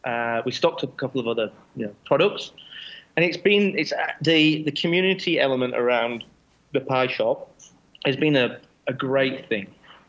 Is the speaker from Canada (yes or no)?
no; England, United Kingdom; moved away as an adult; now in Melbourne, Australia; and being English, the Scots don't like English, there's no way I'm going 25,000 kilometers to work for another crazy Scotsman. So I basically to Australia via Singapore, got here to Melbourne